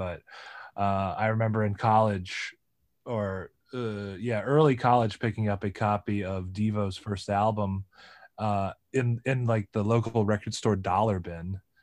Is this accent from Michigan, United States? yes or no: yes; Detroit, Michigan, United States; But I'm originally from Detroit, and there are some record stores there.